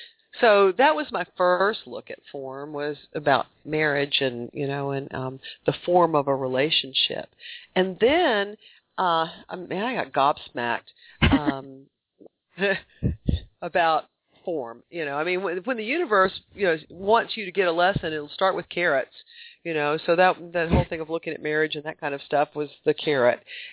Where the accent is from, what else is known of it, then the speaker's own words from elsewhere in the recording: Deep South, United States; Just understand that I was born and raised in the Deep South, which was, up to when I was in high school, extremely segregated.